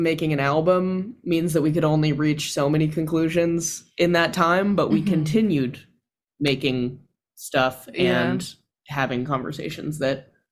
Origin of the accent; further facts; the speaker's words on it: California, United States; I'm from California. I don't know about none of that.